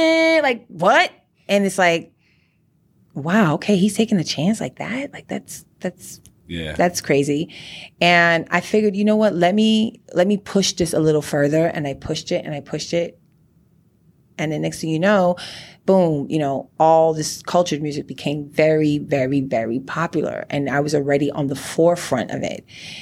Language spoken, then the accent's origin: English; Trinidad & Tobago; also born or lived in Brooklyn, United States; I was born in Brooklyn, but I was also raised in Trinidad and Tobago, So I'm a Trinidad Begonian, it's in my blood.